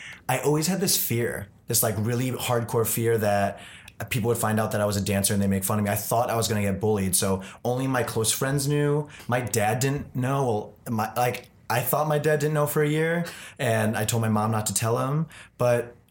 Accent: Illinois, United States; also born or lived in Danbury, Connecticut; But I don't remember it at all because at like 2.5 years old, I moved to the suburbs of Chicago.

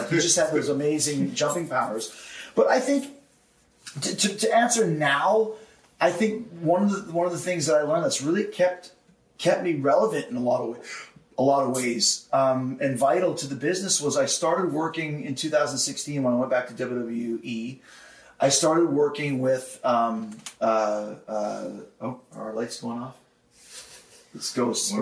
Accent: Winnipeg, Manitoba, Canada; I'm from Winnipeg, this small little prairie town.

